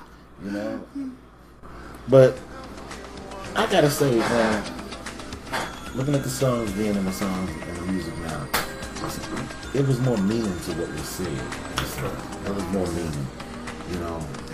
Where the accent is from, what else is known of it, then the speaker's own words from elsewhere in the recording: Chicago, Illinois, United States; I was from Foster Park. I live on Laughlin.